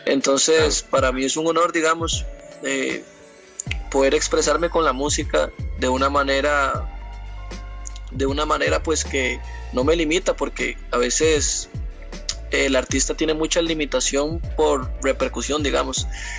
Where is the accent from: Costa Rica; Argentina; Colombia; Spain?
Costa Rica; fue simplemente como mi libre expresión como costarricense en ese momento.